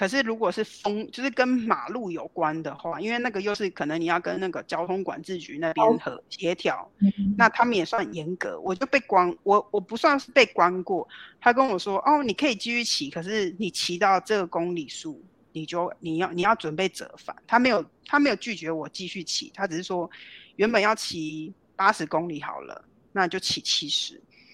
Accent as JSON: {"language": "Chinese", "country": "Taiwan", "tie": "born or raised there", "lives_now": "Melbourne, Australia", "said": "在台湾长大的我"}